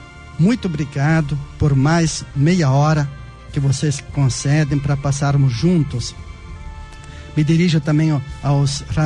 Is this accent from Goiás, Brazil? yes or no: no; Rio Grande do Sul, Brazil; eu sou do Rio Grande do Sul, né?